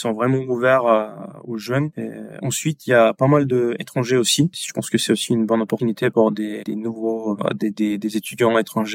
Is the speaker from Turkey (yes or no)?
yes; Turkey; French is a second language; moved away as an adult; now in Lyon, France; Oui, moi je suis turc à la base et j'ai étudié jusqu'à la fin du lycée en Turquie. Et après je suis venu en France pour l'université.